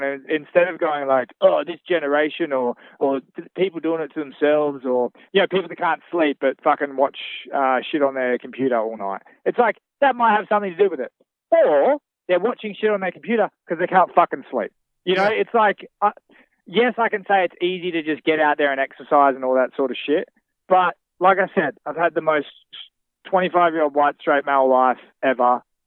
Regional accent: Darwin, Northern Territory, Australia; Growing up in Darwin, there's a few fights here and there and whatnot, but it's like, I've had a pretty fucking easy life.

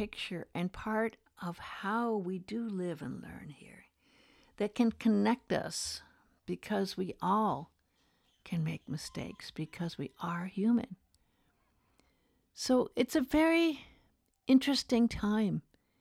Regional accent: Beverly Hills, California, United States; I grew up in Beverly Hills. There were so many people who had so much

